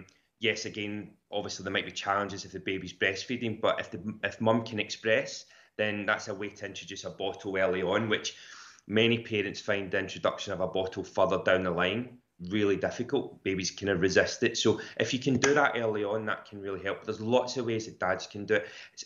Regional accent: Ulster, Ireland; born there; I was born in Donegal.

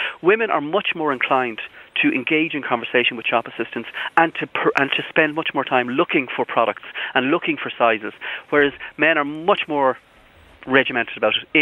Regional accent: Galway, Connacht, Ireland; I'm from the country, I'm from Galway like yourself

